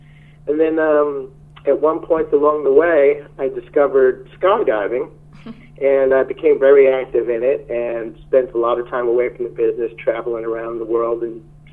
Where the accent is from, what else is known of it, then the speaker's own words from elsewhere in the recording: New York, United States; now in Phoenix, United States; I was born and raised in New York, and I did my apprenticeship in New York City. I also went to a trade school when I moved to Phoenix